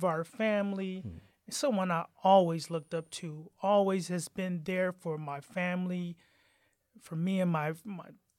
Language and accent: English; Toledo, Ohio, United States; also born or lived in Atlanta, Georgia; I was born and raised here in the Toledo area. I went to high school at St. Francis de Sales and then moved away from the area to pursue college and ended up getting married and lived in the South for a number of years in Atlanta